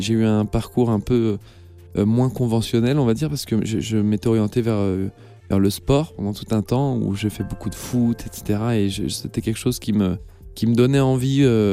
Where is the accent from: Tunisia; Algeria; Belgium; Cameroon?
Belgium; Brussels, Brussels-Capital Region; now in Paris, France; je viens de Bruxelles, et donc du coup j'ai déménagé à Paris